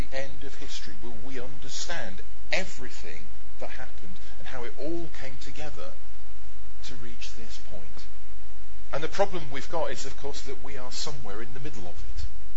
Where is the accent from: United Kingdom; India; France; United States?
United Kingdom; Scotland; Even as a Scotsman, I can't miss that one.